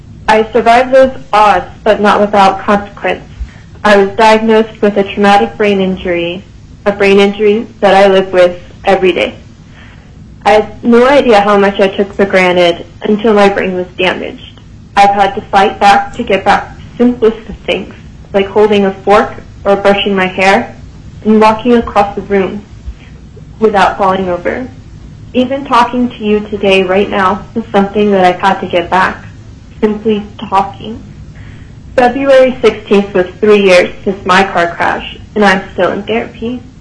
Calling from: Anchorage, Alaska, United States; I am calling from Anchorage, Alaska.

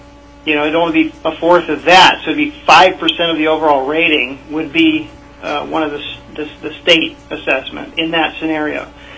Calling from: Anchorage, Alaska, United States; I'm in Anchorage.

